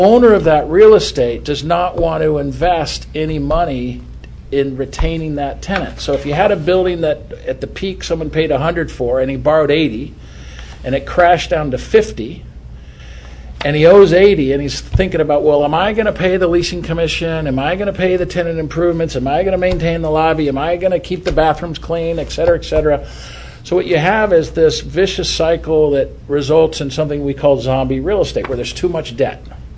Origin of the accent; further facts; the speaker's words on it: Orinda, California, United States; But I grew up in Orinda in the 60s and 70s before houses got expensive. So I'm thankful to be from Contra Costa.